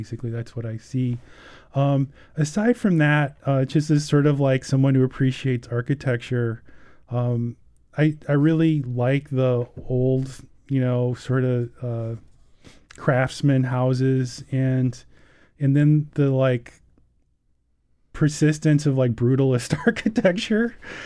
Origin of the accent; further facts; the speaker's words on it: Chicago, Illinois, United States; now in Madison, United States; So my immediate impression before I moved here, I grew up in Chicago, but weirdly had never been to Madison up until kind of like in the last few years.